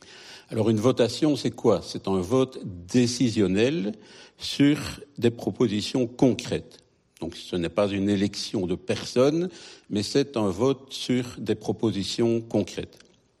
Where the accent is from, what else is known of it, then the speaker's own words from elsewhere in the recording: Wallonia, Belgium; je ne suis pas suisse, je suis belge et wallon.